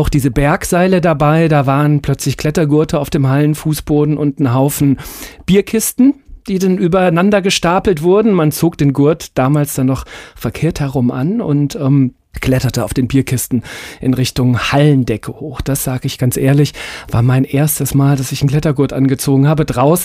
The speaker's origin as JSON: {"language": "German", "town": "Düsseldorf", "region": "North Rhine-Westphalia", "country": "Germany", "said": "Ich komme aus dem Rheinland, aus Düsseldorf und wir sind dann nach Duisburg gefahren."}